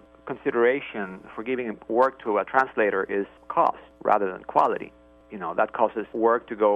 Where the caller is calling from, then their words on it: Berkeley, California, United States; Berkeley.